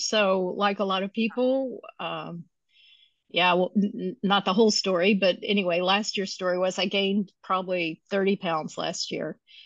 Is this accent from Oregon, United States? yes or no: no; Kentucky, United States; now in Atlanta, United States; I live in Atlanta, Georgia. I'm originally from Kentucky. I have lived in a whole bunch of different places.